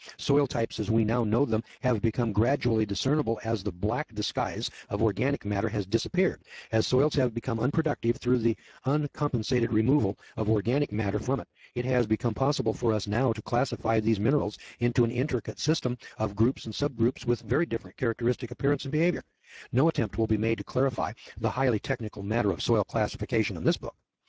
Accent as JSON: {"language": "English", "region": "California", "country": "United States"}